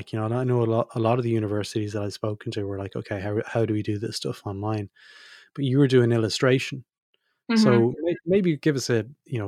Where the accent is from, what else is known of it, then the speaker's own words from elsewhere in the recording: Drogheda, County Louth, Ireland; Myself, I'm originally from Drogheda, folks.